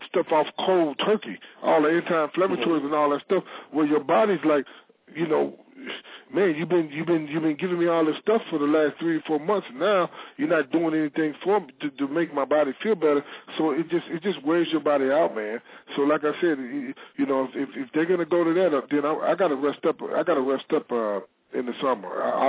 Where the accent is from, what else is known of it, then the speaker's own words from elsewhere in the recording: Arkansas, United States; We grew up down there in Arkansas, so my dad has a lot of family down there, so.